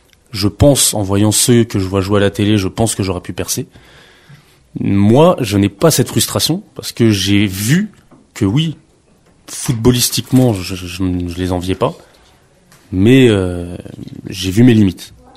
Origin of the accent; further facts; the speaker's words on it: Enghien-les-Bains, Île-de-France, France; born there; faut savoir que je suis né à Enghien-les-Bains, donc c'est déjà un beau clin d'œil.